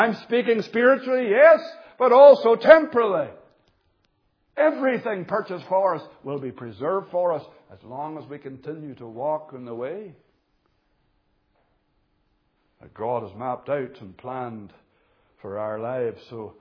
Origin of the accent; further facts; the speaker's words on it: Canada; now in United Kingdom; I know there's a famine in my homeland of Canada, although this is my home now. I'm a British citizen now.